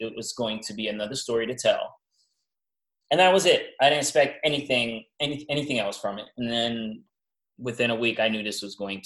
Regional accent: New York City, New York, United States; Yeah, well, like you said, I'm from New York City, and I'm a big storyteller.

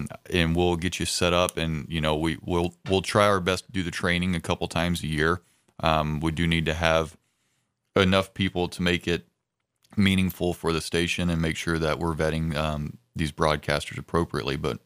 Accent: Mississippi, United States; also born or lived in Tennessee; So, you know, I grew up in North Mississippi and in southwestern Tennessee.

